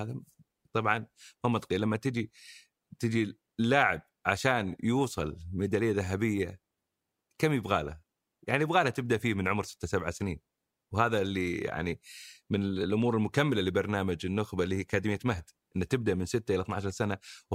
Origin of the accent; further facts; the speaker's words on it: Saudi Arabia; إحنا كمجتمع سعودي